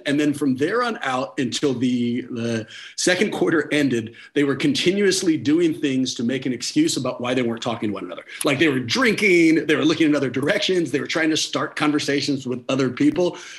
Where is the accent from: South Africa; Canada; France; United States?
United States; Oakland, California; I'm born and raised in Oakland.